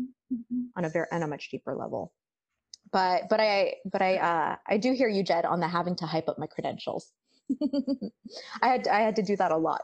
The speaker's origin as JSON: {"language": "English", "country": "United States", "tie": "born or raised there", "said": "Growing up in America, I have like that American mentality, that American mindset."}